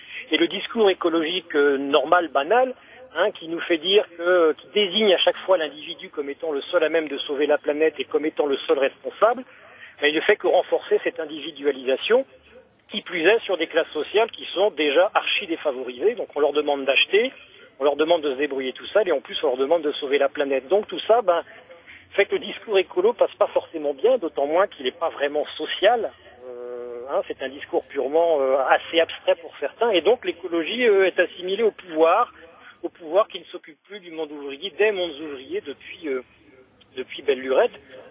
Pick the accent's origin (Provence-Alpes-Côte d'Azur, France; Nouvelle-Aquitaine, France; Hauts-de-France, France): Hauts-de-France, France